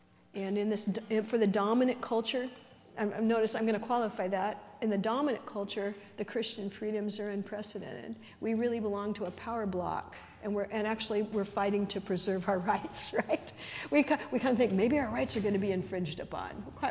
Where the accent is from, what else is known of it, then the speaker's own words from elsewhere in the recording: United States; See, I'm American.